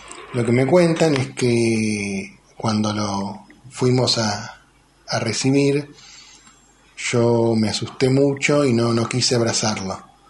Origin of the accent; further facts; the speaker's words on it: Bahía Blanca, Buenos Aires Province, Argentina; born there; tengo 43 años, nací en Bahía Blanca en el año 1979